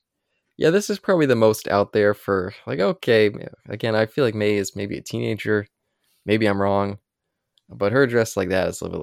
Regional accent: Vancouver, British Columbia, Canada; I was from Vancouver

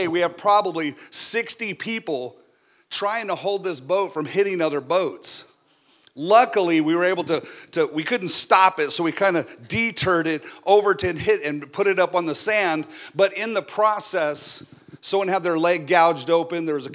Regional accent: Arizona, United States; I was from Arizona. I'd never seen so much water.

